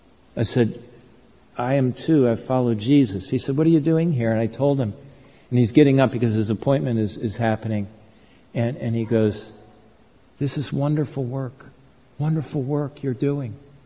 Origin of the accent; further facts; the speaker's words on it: Baltimore, Maryland, United States; I said, "The U.S. He says, "Whereabouts?" "Baltimore."